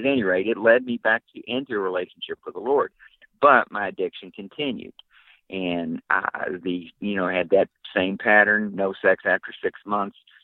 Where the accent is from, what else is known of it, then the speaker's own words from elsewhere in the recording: West Virginia, United States; I grew up in West Virginia, in coal mining country. That in and of itself was kind of a isolated environment.